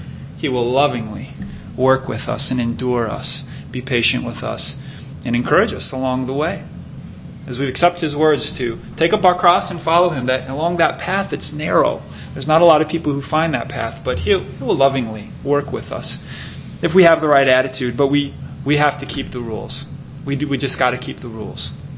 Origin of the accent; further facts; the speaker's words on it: Rockford, Illinois, United States; I'm from Rockford, Illinois, and so we were rooting Sammy Sosa on that year